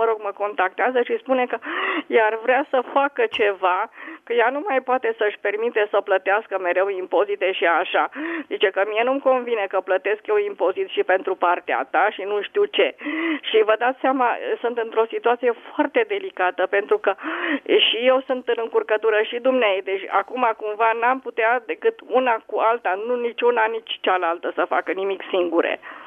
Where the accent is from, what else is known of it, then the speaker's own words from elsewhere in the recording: Brașov, Brașov County, Romania; Eu sunt din Brașov.